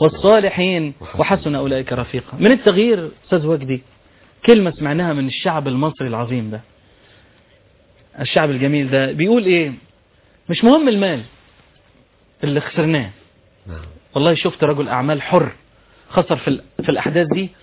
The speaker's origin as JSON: {"language": "Arabic", "country": "Egypt"}